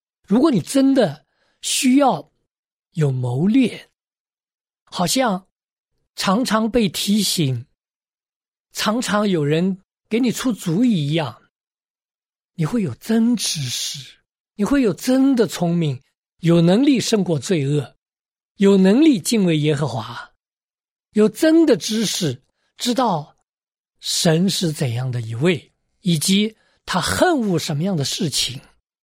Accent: China; 今天好像我们中国人的文化越来越趋向于一个词，叫做霸气。

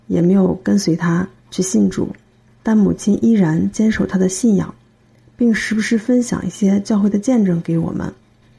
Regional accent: Henan, China; 我从小在农村长大

